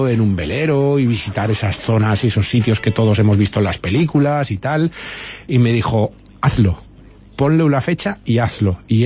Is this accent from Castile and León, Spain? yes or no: no; Villarreal, Valencian Community, Spain; que soy de Villarreal, que soy una persona muy normal